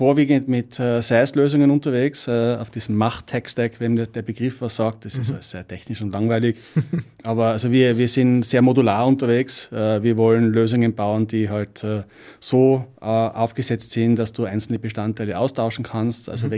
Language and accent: German; Tyrol, Austria; ich kann es eh nur eine halbe Sekunde verbergen, ich komme aus Tirol.